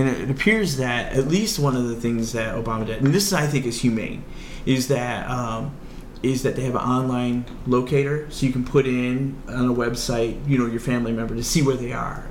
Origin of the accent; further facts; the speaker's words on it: United States; As an American, we all know that when things piss us off, you organize and you do something about it.